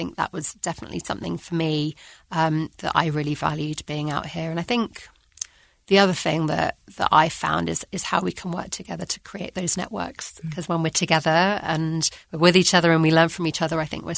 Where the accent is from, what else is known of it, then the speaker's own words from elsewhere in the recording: London, United Kingdom; So I grew up in London, which I loved. London, you know, I'm a passionate Londoner